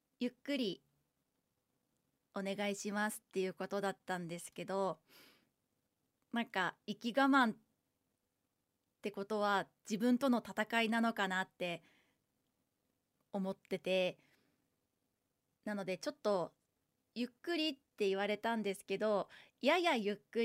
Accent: Gunma, Japan; 出身地は群馬県で新人声優です。

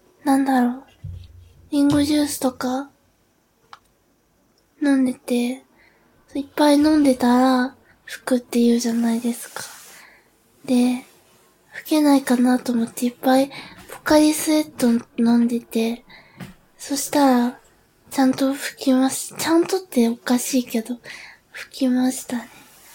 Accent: Hiroshima, Japan; 出身地は、広島県です。

